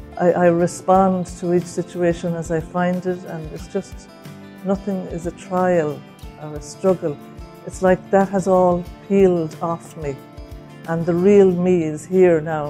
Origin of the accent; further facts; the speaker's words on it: Ireland; I'm from Ireland.